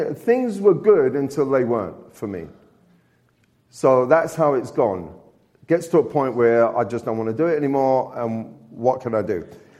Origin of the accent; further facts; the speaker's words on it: Sheffield, Yorkshire and the Humber, United Kingdom; born there; you know, I was born in Sheffield.